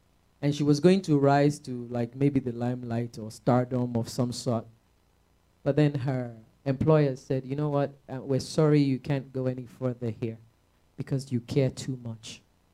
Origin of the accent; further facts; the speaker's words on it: Texas, United States; born there; Because from my accent, you can tell that I was born in Texas, right?